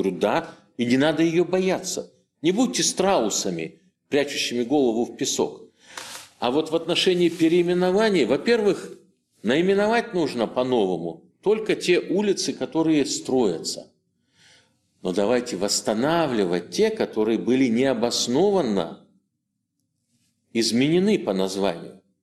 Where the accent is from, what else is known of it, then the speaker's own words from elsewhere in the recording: Siberia, Russia; now in Moscow, Russia; я из провинции ведь человек. Я тогда, это сейчас я москвич, а тогда я сибиряк